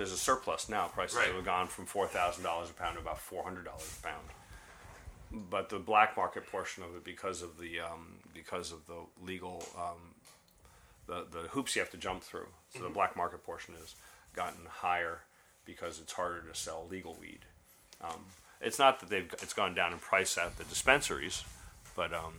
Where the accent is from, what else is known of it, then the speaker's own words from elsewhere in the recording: New Jersey, United States; I think, you know, I grew up in Jersey and I surfed